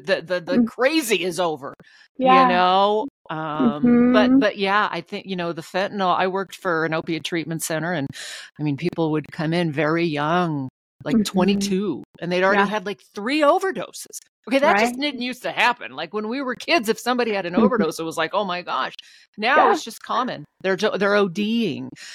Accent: Anchorage, Alaska, United States; I grew up in Anchorage and went to college in Fairbanks.

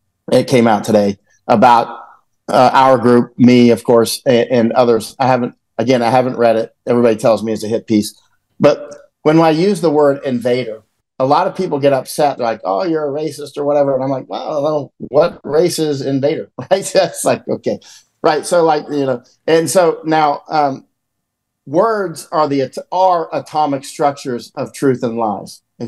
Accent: Winter Haven, Florida, United States; I grew up in Florida, and I remember going to church at the First Nazarene Church in Winter Haven, Florida

